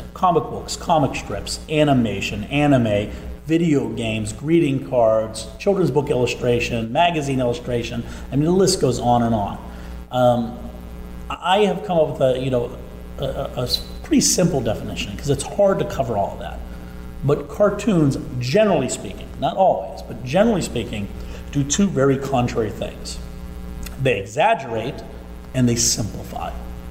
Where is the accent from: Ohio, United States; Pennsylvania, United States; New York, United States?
Pennsylvania, United States; Braddock; I'm born and bred in Pittsburgh. Not where I was buttered, but I was born and bred right here. I grew up in Braddock.